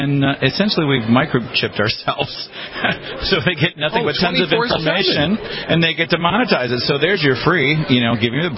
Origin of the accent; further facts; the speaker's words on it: Detroit, Michigan, United States; I was raised in Detroit by two Detroit police officers